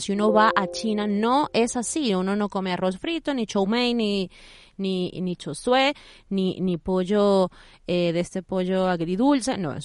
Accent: Venezuela; Que yo, uno como venezolano no pueda comer arepas en algún lugar, no.

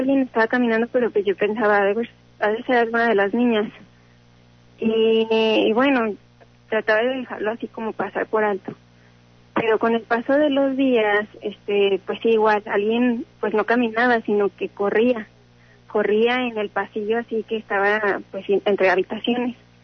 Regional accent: Aguascalientes, Mexico; Bueno, yo soy de aquí de Aguascalientes.

